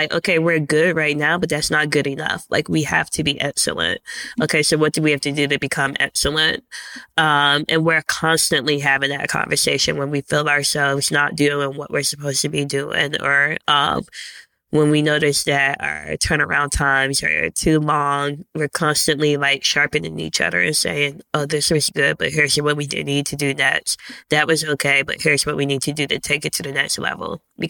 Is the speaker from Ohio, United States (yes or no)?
yes; Canton, Ohio, United States; We are from Ohio. Lauren grew up in Cleveland. I grew up in Canton.